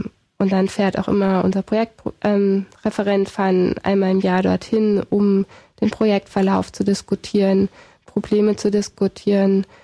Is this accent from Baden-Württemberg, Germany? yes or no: no; Mainz, Rhineland-Palatinate, Germany; now in Berlin, Germany; Nee, ich komme aus Mainz und bin auch erst seit 5 Jahren in Berlin.